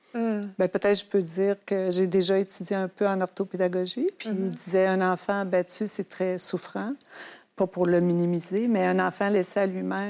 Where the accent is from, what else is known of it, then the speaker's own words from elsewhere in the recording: Quebec, Canada; Mais quand j'étais petite, je viens du Témiscamingue à 8 heures de Montréal.